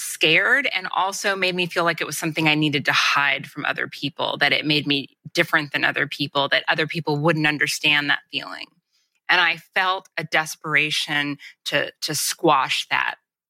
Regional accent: Los Angeles, California, United States; I grew up in Los Angeles, in a suburb of Los Angeles, just about 10 minutes outside of LA proper.

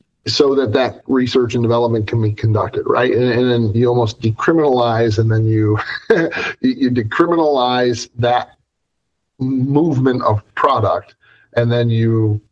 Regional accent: Pennsylvania, United States; I'm a native Pennsylvanian. I'm from Western PA.

